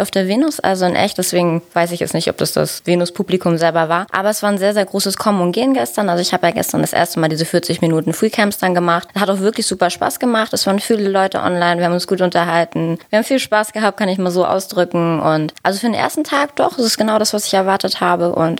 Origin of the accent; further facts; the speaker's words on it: Germany; ich bin 24 Jahre alt, ich komme aus Nähe Hamburg